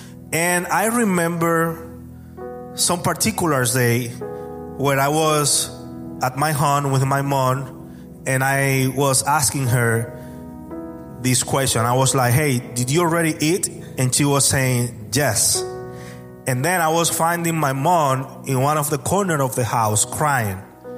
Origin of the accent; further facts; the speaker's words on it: Dominican Republic; English is a second language; I'm from the Dominican Republic